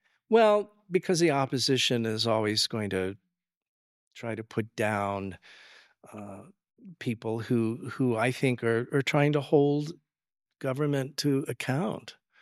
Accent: Washington, District of Columbia, United States; I grew up in Washington, D.C., and there's always a celebration going on for something somewhere that is patriotic.

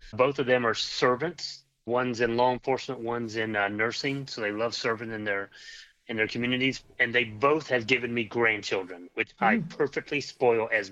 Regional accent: Florida, United States; also born or lived in North Carolina; we moved away from, I'm originally from North Carolina. We moved away to Florida, where I spent most of my life. And so I moved away from all of my family.

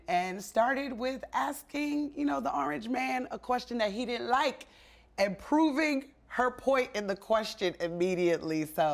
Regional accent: New Jersey, United States; If certain people haven't, I don't know, left my home state of New Jersey, it's hard.

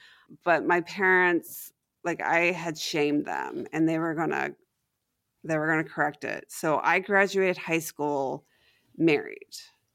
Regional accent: Houston, Texas, United States; So then we moved to Texas. I grew up, I grew up in Houston, and I learned really quickly not to tell people I was Mormon.

